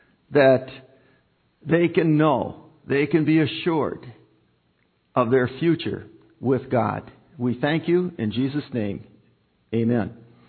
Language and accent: English; Minnesota, United States; I come from the Iron Range, and the Iron Range, Hibbing was the hotshot city.